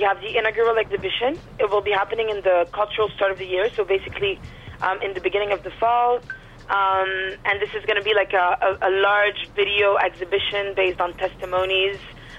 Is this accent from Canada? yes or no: yes; Montreal, Quebec, Canada; born there; My mother is of Haitian origin, and my father is from Cameroon, but I was born in Montreal, Canada.